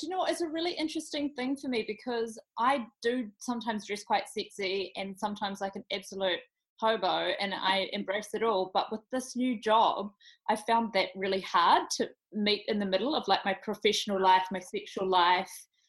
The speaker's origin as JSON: {"language": "English", "town": "Opotiki", "region": "Bay of Plenty", "country": "New Zealand", "tie": "born or raised there", "said": "So I grew up in Opotiki, was kind of my grounding, my childhood in the East Coast. And that gave me a very grounded, humble upbringing with my mum, solo mother."}